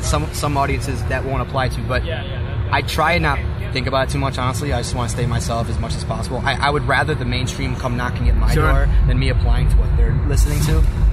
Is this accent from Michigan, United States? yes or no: yes; Detroit, Michigan, United States; now in California, United States; I'm from Detroit.